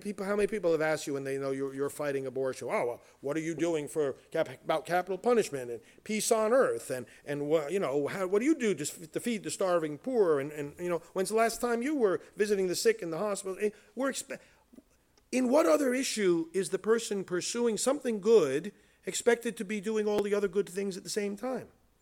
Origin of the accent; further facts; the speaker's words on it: New York City, New York, United States; I'm from New York originally, and in New York City, you may recall the incident some decades back of Kitty Genovese.